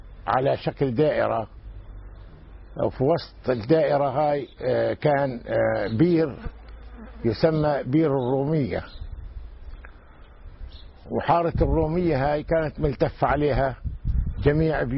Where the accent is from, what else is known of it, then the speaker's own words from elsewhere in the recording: Al-Majdal, Palestine; moved away; يسعدني جدا أني أنا أتكلم بتاريخ بلدنا، لأنه بعد الهجرة صار كثير من المواقف، وعندما أنا أحدد بلدي وأثبتها للتاريخ حتى الأجيال اللي جاية ورانا تعرف ما هي فلسطين ومن وين إجت المجدل